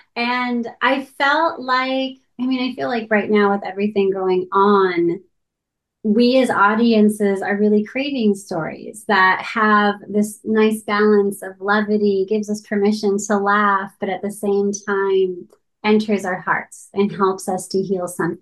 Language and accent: English; Santee, California, United States; myself am first generation Mexican American growing up in Santee, which I'm sure you're familiar with, is nicknamed Clantee because of all the KKK members that live there